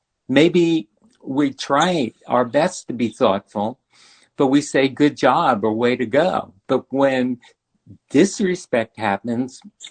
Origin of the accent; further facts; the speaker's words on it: New York, United States; I grew up in New York. I went to City College and NYU